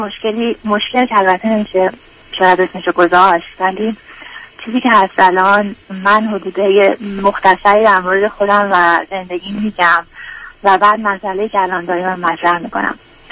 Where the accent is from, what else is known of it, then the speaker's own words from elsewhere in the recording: Iran; moved away; من 15 ساله خارج از ایران هستم ولی بله تقریبا 15 ساله.